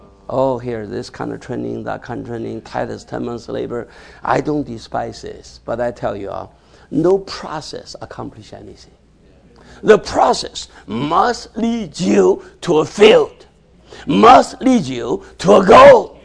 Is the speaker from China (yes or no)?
yes; Yantai, Shandong, China; I just wish I could go back to my hometown, Qifu, that Yantai, huh? Go back hometown and walk on that street.